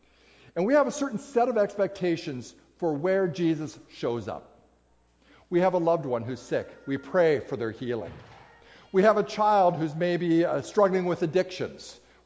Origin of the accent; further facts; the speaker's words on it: Minnesota, United States; last summer, I had returned to Minnesota to be with family and saw some folks from my hometown.